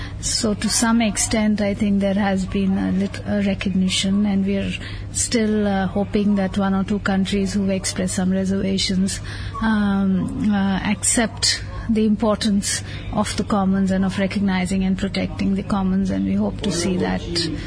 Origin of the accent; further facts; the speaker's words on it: India; I'm from India.